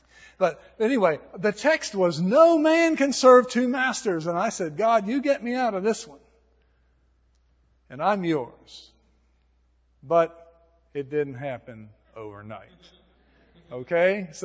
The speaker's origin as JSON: {"language": "English", "town": "Silver City", "region": "New Mexico", "country": "United States", "said": "I came from Silver City, New Mexico, to go to Vanderbilt, sight unseen."}